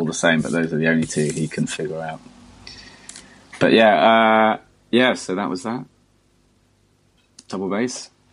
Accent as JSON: {"language": "English", "town": "Enfield", "region": "London", "country": "United Kingdom", "tie": "born or raised there", "said": "It was fine. Yeah, I quite liked it. The school I went to, Enfield Grammar School, had a really good music department"}